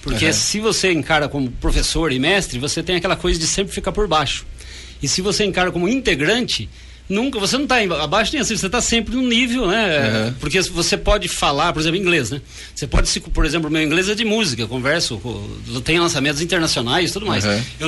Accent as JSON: {"language": "Portuguese", "region": "Minas Gerais", "country": "Brazil", "said": "É como eu sou mineiro, por exemplo"}